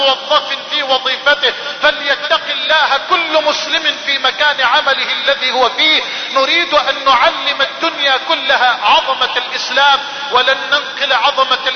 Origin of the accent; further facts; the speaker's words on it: Egypt; اللهم احفظ بلدنا مصر من الفتن